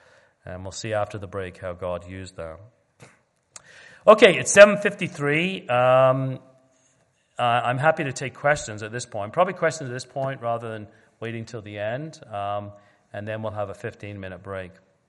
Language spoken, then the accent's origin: English; England, United Kingdom; I'm old enough to, when we grew up in England